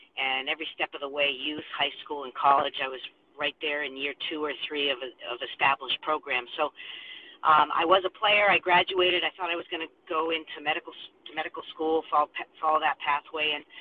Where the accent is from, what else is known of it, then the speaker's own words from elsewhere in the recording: Boston, Massachusetts, United States; My hometown is Boston